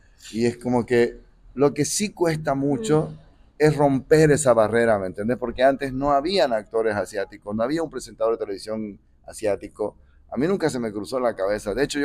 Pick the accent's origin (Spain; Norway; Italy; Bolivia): Bolivia; Santa Cruz de la Sierra, Santa Cruz; born there; quiere decir que soy nacido en Santa Cruz de la Sierra, boliviano, papá coreano, mamá japonesa. Hubo una mezcla con holandeses por ahí en la familia de mi madre